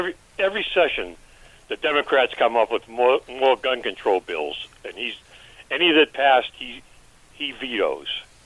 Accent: Massachusetts, United States; I'm originally from Massachusetts, too, so...

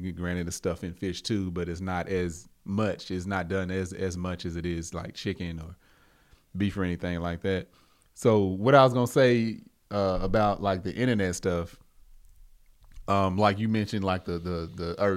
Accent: the South, United States; I'm from the South. Mm-hmm. Family had farms. We had cattle.

